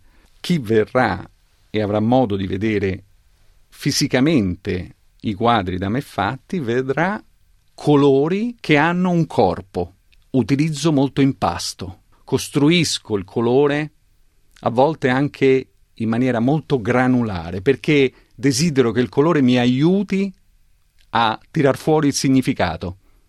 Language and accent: Italian; Rome, Lazio, Italy; Certo, sono un romano, ho vissuto Roma profondamente perché sono nato dentro Roma, l'attività dei miei genitori era in centro a Roma